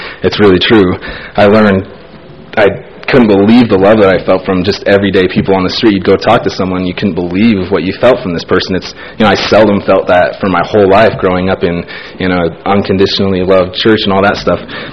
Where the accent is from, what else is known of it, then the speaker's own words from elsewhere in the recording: Madagascar; English is a second language; now in United States; Madagascar to Pennsylvania, and it was a pretty big change, to tell you the truth, for obvious reasons. I couldn't speak English, and it was really tough